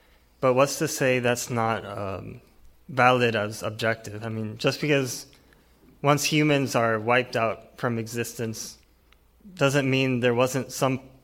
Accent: San Jose, California, United States; from San Jose, California

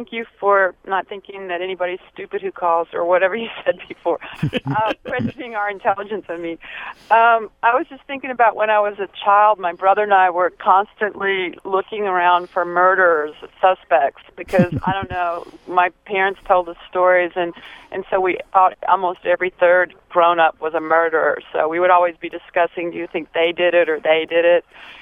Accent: Mississippi, United States; no, I grew up in Mississippi, but it's pretty much the same ratio there, I think.

